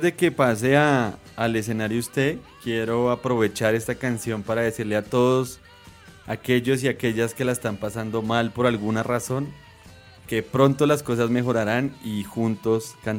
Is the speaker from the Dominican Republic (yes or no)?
no; Colombia; Ustedes saben que nosotros somos colombianos